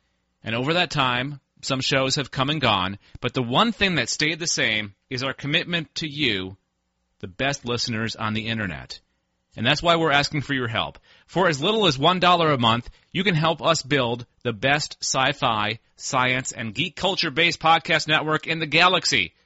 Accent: Ottawa, Ontario, Canada; from Ottawa, Ontario, Canada.

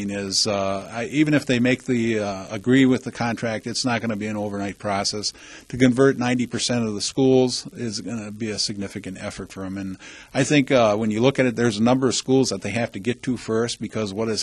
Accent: Stevens Point, Wisconsin, United States; I mean, I was born and raised in Stevens Point. And I know I'm going to retire in Stevens Point.

